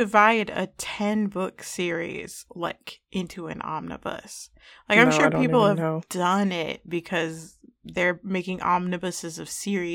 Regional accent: Ohio, United States; from Ohio.

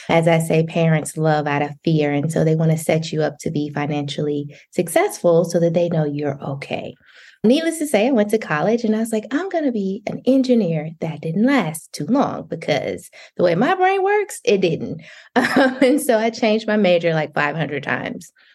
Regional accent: Athens, Georgia, United States; So I am from what's considered a small town in Georgia. I'm from Athens, Georgia. Most people only know us because we're the home of the Georgia Bulldogs.

